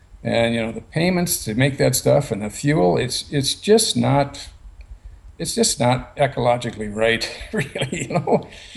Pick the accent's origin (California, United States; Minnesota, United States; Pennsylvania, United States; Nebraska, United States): Minnesota, United States; Like I said, I grew up in Minnesota in a hardwood forest. We had oak trees around and walnut trees, and we had chestnuts.